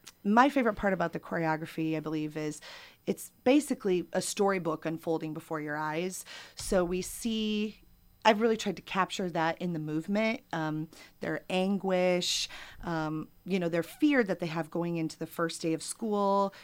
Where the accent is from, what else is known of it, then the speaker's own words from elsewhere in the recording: Iowa, United States; Well, I am actually originally from Northwest Iowa. Grew up there and began dancing at the age of 3.